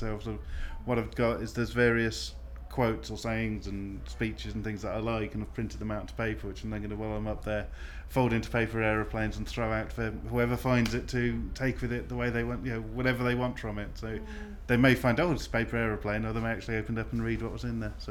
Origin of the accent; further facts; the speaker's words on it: Redditch, West Midlands, United Kingdom; moved away as an adult; also born or lived in Wales; now in Colchester, United Kingdom; originally I came from Redditch in the Midlands, just south of Birmingham. Grew up there. After that I spent a year in America on a youth exchange scheme. Then I lived in Wales for 5 years at university and after that, and then I moved to Essex in the mid-90s, in Colchester